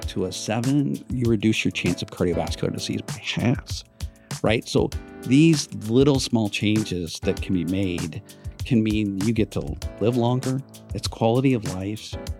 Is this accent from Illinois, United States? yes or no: yes; Illinois, United States; Right. Yeah, I grew up in Western Illinois.